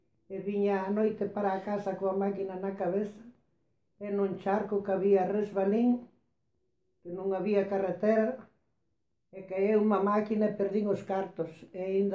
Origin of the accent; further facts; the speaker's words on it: Dorrón, Galicia, Spain; De Dorrón.